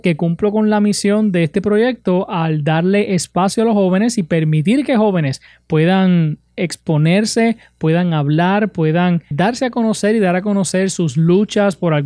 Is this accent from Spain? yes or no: no; Puerto Rico; Y en muchas áreas que nos distinguimos como puertorriqueños